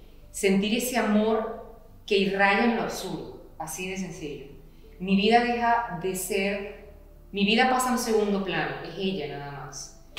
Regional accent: Caracas, Capital District, Venezuela; born there; Yo nací en Caracas, pero ese pueblo yo lo adopté como mío y es Caracas y Caribe.

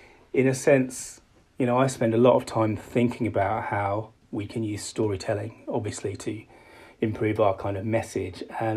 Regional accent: United Kingdom; obviously, I'm British. I'm standing here in Blighty.

